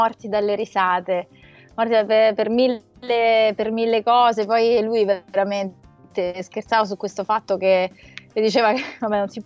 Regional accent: Naples, Campania, Italy; Sì, sarà che sono napoletana, che quindi siamo un po' fratelli, no? Dello stesso regno.

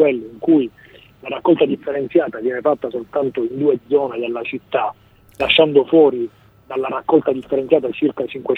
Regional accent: Palermo, Sicily, Italy; da palermitano verace, che tutto ciò che è del nord è buono.

